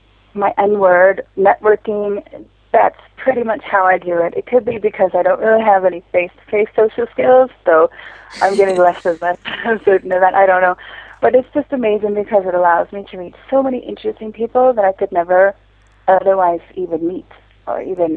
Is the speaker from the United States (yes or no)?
yes; Minneapolis, Minnesota, United States; moved away as an adult; also born or lived in California; I'm an artist from the States. Born in California and grew up in the Midwest in Minneapolis. And I've lived in Asia for the last 6 years.